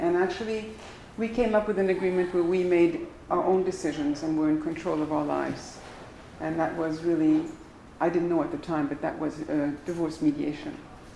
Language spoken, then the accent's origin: English; Paris, Île-de-France, France; also born or lived in Morocco; I was born in Morocco into a Sephardic Jewish family. My parents moved to Paris when I was a very young child, and that's where I grew up. I was born in October.